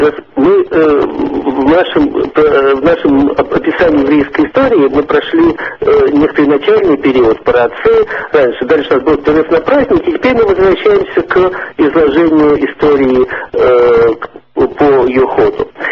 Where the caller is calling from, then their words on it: Israel; Я уже дозвонился из Израиля.